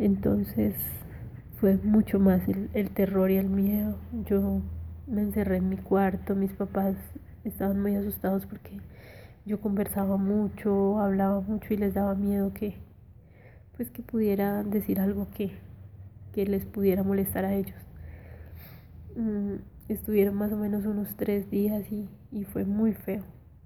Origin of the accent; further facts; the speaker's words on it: Florencia, Caquetá, Colombia; also born or lived in Cauca; nos trasladamos de Caquetá, vivimos un tiempo en Florencia, en la ciudad. Más o menos un año, mis papás deciden vender la casa donde vivíamos. Fue un cambio para mí un poco brusco. Después nos fuimos a vivir donde mi abuelo, o sea, al Cauca.